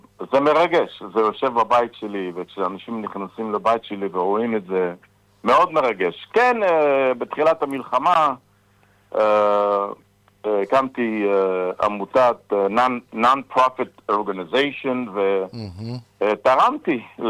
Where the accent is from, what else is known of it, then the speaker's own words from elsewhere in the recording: Southern District, Israel; now in Los Angeles, United States; כן, אני מהדרום.